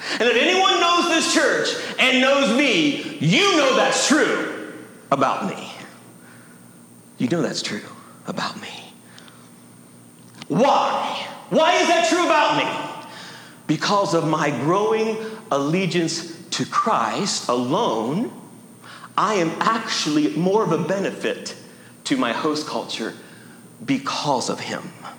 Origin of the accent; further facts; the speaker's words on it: United States; America is my home. I I am culturally an American. I know this better than most of you because I've lived in other world areas.